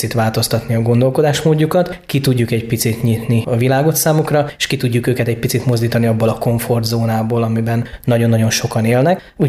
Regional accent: Mezőberény, Békés, Hungary; én Békéscsaba mellől származom, Mezőberényből.

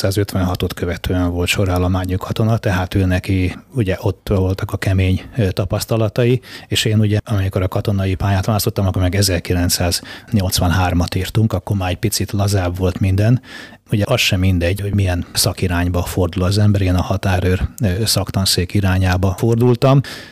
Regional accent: Budapest, Hungary; moved away as an adult; now in Kiskunhalas, Hungary; Én Pesten nevelkedtem, ott tanultam, és azt követően 1987-ben, amikor befejeztem a katonai főiskolát, akkor itt kaptam meg az első állásomat. Gyakorlatilag én 1987-tól vagyok, élek itt Halason.

